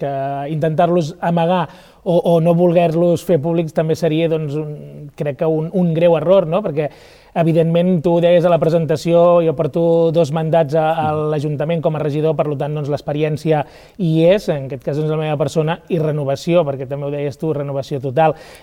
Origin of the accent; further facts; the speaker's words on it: L'Espluga de Francolí, Catalonia, Spain; Doncs hem de conèixer com una persona de l'Espluga, una persona de peu de carrer